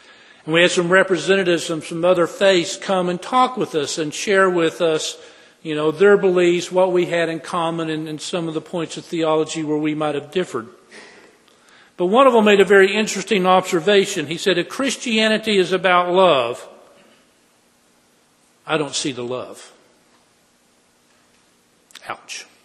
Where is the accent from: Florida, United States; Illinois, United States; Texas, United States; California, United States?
Texas, United States; A lot of my relatives when I grew up in West Texas were very dour and sour about religion.